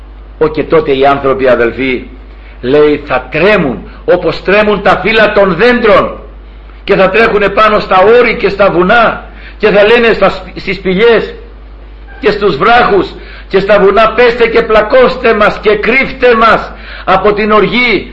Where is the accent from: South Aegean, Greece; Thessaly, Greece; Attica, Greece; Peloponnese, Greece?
Peloponnese, Greece; Και μου λέγανε στο χωριό μου εκεί στη Μάνη.